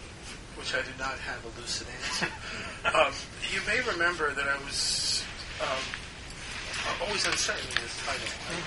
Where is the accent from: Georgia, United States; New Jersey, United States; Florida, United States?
New Jersey, United States; I did a reading in my hometown in New Jersey, and some of the members of my family were there